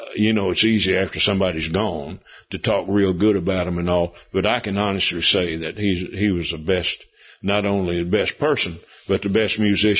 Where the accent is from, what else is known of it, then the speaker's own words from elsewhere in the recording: Big Stone Gap, Virginia, United States; born there; also born or lived in Memphis; now in Asheville, United States; I was born in Big Stone Gap, Virginia. That's yeah. Up in the mountains. And then lived most of my adult life in Memphis, where my dad pastored a big church there.